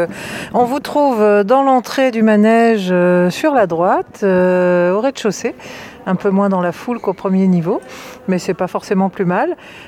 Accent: Auvergne-Rhône-Alpes, France; au pied du granier, par chez nous en Savoie

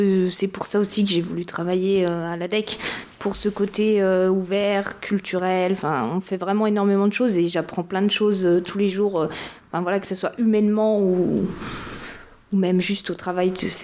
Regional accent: Dijon, Bourgogne-Franche-Comté, France; je suis originaire de Dijon, donc j'ai commencé à Dijon. Après, j'ai travaillé à Thonon-les-Bains. Après, je suis partie en Australie et après, je suis arrivée ici.

